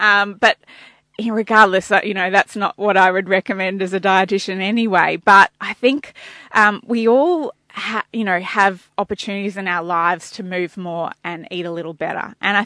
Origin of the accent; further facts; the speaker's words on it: Queensland, Australia; now in Victoria, Australia; I'm a Queenslander born and bred, but moved to Victoria around 13 years ago.